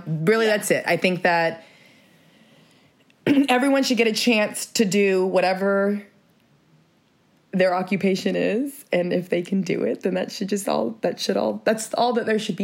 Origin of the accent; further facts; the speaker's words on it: Texas, United States; moved away as an adult; now in New York, United States; I'm from Texas originally myself, southeast of that great big state. I moved to New York with my husband back in 2012